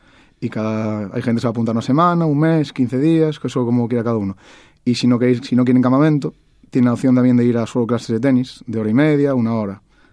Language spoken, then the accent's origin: Spanish; Fene, Galicia, Spain; nunca lo pensamos tener tantos alumnos y menos, como digo yo siempre, en mi pueblo.